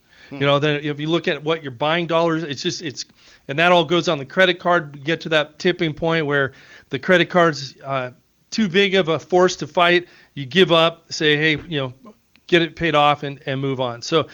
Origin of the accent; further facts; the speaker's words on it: Las Vegas, Nevada, United States; Well, I'll go back to my roots, Greg. So growing up in Las Vegas